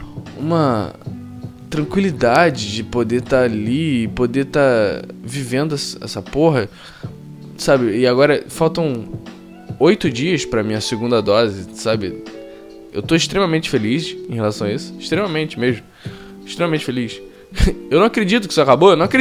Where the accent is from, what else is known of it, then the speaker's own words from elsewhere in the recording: Rio de Janeiro, Brazil; Isso é um orgulho que eu tenho a dizer como carioca.